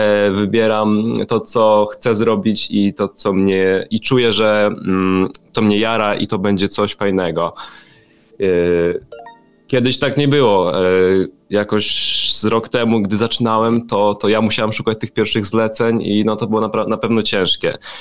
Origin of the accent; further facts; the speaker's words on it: Łuków, Lublin Voivodeship, Poland; Można tak powiedzieć, moje rodzinne miasto.